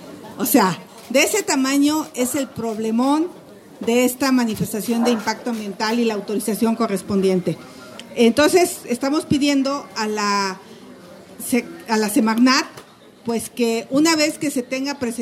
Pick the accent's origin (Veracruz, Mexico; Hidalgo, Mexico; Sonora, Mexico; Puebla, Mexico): Hidalgo, Mexico; yo soy del Valle del Mezquital y tradicionalmente es una zona desértica, seca, con una escasez de agua. Si ustedes van a mi casa, a mi pueblo, sale un chorritito de agua.